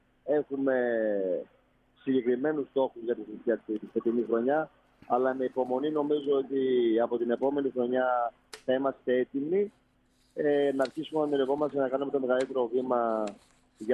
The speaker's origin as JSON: {"language": "Greek", "town": "Patras", "region": "Western Greece", "country": "Greece", "said": "Και θέλουμε για άλλη μια φορά να δώσουμε το παρόν και εμείς ως πατρινοί σε αυτή τη διαδικασία"}